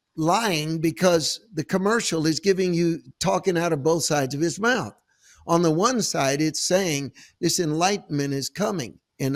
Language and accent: English; San Francisco, California, United States; also born or lived in Oakland; because I grew up in San Francisco, but I also lived in Oakland.